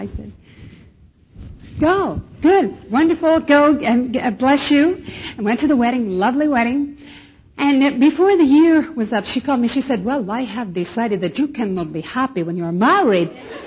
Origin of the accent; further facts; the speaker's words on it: Philadelphia, Pennsylvania, United States; I was born and raised back east on the East Coast in Philadelphia, Southwest Philly.